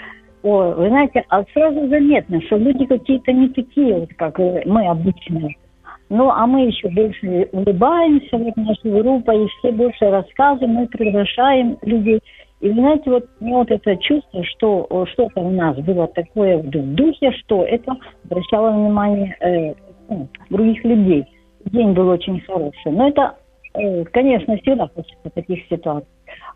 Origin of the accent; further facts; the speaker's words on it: Dnipro, Dnipropetrovsk Oblast, Ukraine; Я з України, з Дніпра.